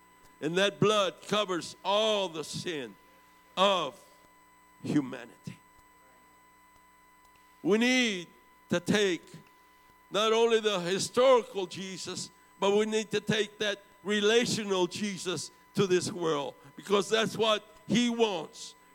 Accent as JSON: {"language": "English", "region": "Texas", "country": "United States", "tie": "born or raised there", "said": "I'm an American. I was raised in America. I was born in America. I'm American. But I come from a part of Texas where it didn't matter if you were born in Texas, you're still Mexican."}